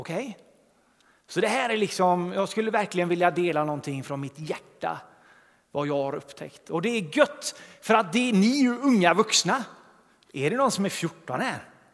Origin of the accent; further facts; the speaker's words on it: Gothenburg, Västra Götaland County, Sweden; jag växte upp på Grevegården här uppe i Tynnered.